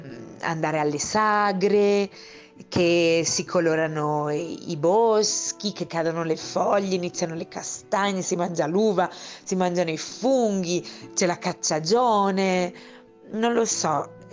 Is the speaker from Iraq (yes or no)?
no; Switzerland; da buona svizzera ormai gli orari sono molto inculcati